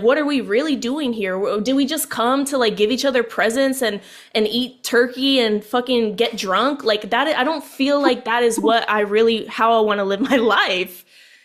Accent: Kansas City, Missouri, United States; I'm from Kansas City, and our football team is called the Chiefs.

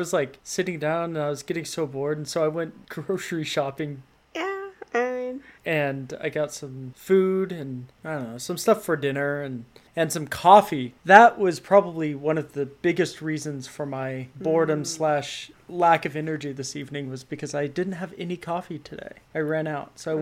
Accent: United States; I'm from the US.

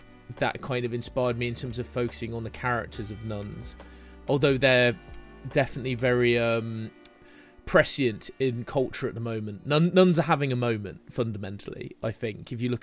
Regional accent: East Midlands, United Kingdom; when I was growing up in Derbyshire.

